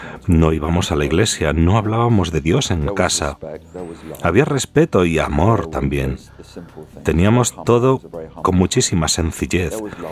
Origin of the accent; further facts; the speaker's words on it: London, United Kingdom; Spanish is a second language; also born or lived in Channel Islands; now in Ireland; soy de Londres. Crecí en Londres como niño. Estuve ahí alrededor de 13 años. Luego me trasladé a las Islas del Canal durante 5 años y luego volví a Londres, así que me he movido bastante. Y ahora llevo los últimos 2 años en Irlanda